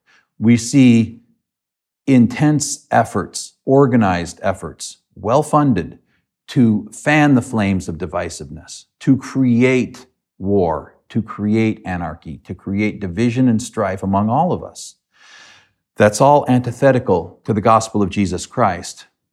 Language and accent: English; United States; Now, I'm an American. I wasn't raised to understand some of the things that many of you understand because of where you were raised here in the British Isles.